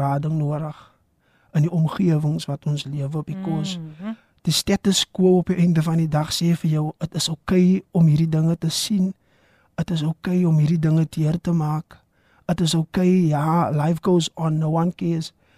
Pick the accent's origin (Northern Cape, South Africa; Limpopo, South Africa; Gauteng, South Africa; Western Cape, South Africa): Western Cape, South Africa; soos ek groot geword het in Verhullepak, jy weet, en ek dink reg oor die Skaap, die Kaapse Skiereiland, is daar bende aktiwiteite